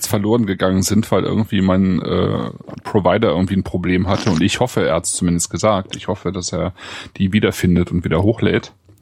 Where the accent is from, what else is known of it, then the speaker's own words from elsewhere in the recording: Bonn, North Rhine-Westphalia, Germany; wir haben uns nämlich vorletzte Woche getroffen in Bonn, in sozusagen meiner alten Heimat